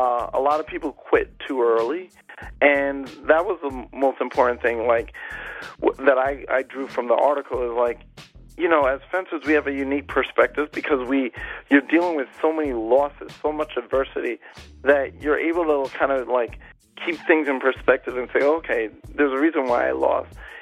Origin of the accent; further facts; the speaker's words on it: Flatbush, New York, United States; so, yeah, I grew up in Flatbush, and at the time when I was growing up in, like, the early to mid-90s, everybody, like, basically claimed rappers from their neighborhood.